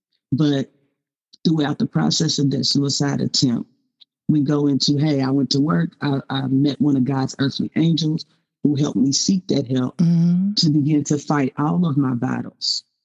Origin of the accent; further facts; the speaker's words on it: Kentucky, United States; I'm going to speak about basically me growing up, how I grew up in North Central Kentucky